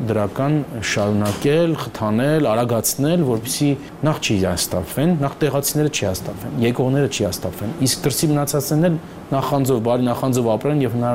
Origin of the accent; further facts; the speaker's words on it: Yerevan, Armenia; also born or lived in United States; ես ասենք ամերիկացի եմ, այո, ասենք 31 տարի բնակվել եմ Միացյալ Նահանգներում, բայց միևնույն է, ես սկզբունքայնորեն Երևանցի եմ, հայաստանցի եմ